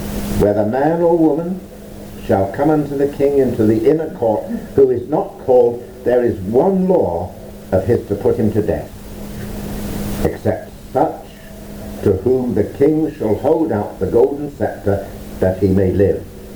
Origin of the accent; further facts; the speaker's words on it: England, United Kingdom; now in Ireland; I'm an Englishman, I'm a Jew